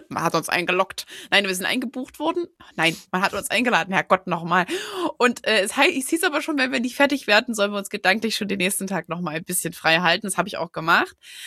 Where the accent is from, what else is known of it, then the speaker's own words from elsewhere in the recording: Gera, Thuringia, Germany; ich komme hier aus Gera, hier ist hier alles, was hier angrenzt, ist Kuhdorf so in etwa